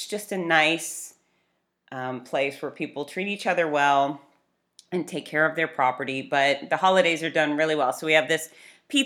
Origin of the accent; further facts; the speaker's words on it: Fort Lauderdale, Florida, United States; born there; I am not from Australia. I am born in Fort Lauderdale, Florida, pure American, and I don't even speak Australian